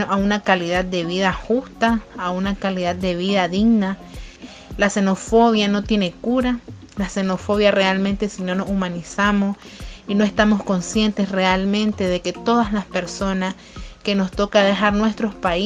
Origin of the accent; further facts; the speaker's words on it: Nicaragua; now in Costa Rica; nicaragüense, solicitante de refugio en Costa Rica desde hace casi 2 años